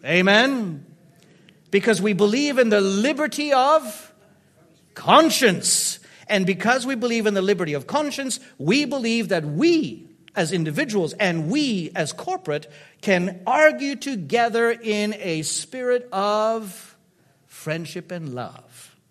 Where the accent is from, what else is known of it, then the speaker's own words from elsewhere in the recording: DR Congo; I was raised in Africa, and it is my second home. I was raised in Zaire, and having the Mauritian background